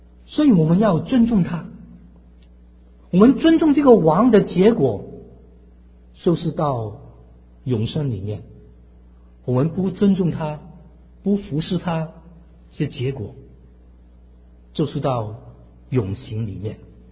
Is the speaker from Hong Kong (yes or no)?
yes; Hong Kong; 我是从香港来，两边都好。